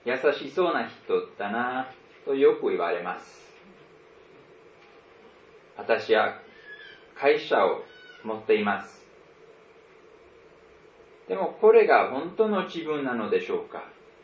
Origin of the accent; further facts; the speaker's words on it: Switzerland; born there; Japanese is a second language; 私はスイスで生まれ、両親に愛されて育ちました。